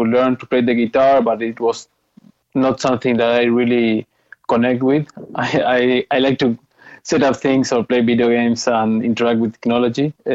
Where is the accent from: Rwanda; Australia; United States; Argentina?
Argentina; Growing up in Argentina, with its rich and dynamic electronic music scene